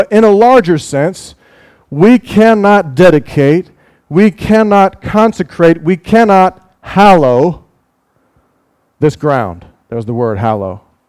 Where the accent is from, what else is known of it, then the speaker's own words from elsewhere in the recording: United States; because growing up in the United States, we would learn some different speeches